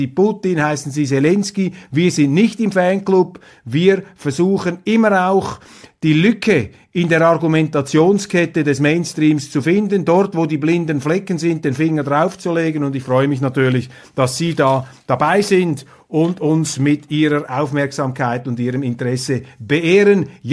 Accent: Switzerland; wo wir als Schweizer ja nur dem lieben Gott danken können, dass das bei uns noch nicht passiert ist.

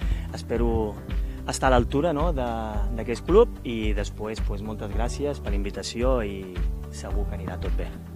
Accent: Cambrils, Catalonia, Spain; com a tarragoní, com a cambrilenc

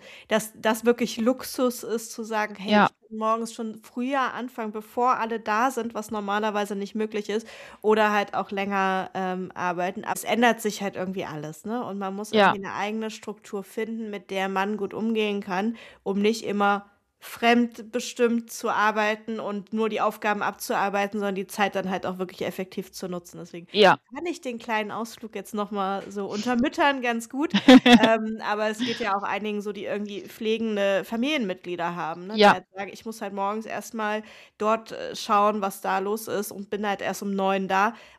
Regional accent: Northern Germany, Germany; Okay, als Norddeutsche

